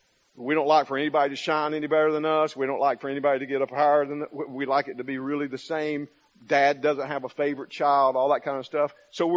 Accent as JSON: {"language": "English", "country": "United States", "said": "As an American in a different country, everybody wants to talk about what's going on in America to me."}